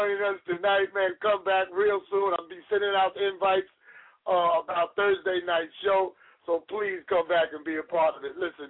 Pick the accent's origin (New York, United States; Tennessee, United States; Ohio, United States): New York, United States; also born or lived in Savannah, Georgia; She down there in my hometown, Georgia. I was born in Savannah, raised in New York.